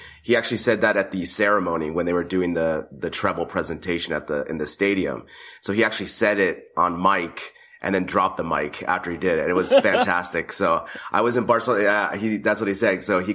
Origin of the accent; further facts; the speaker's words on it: United States; You know, first, I'm an American.